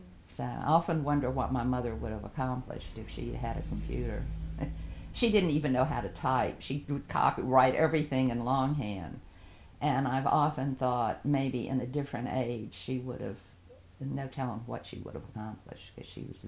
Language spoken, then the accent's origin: English; Durham, North Carolina, United States; because I grew up in Durham, North Carolina, which was also kind of an industrial town when I was growing up there.